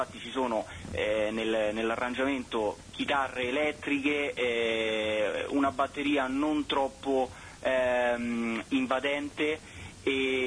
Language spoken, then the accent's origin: Italian; Rome, Lazio, Italy; Sono di Roma.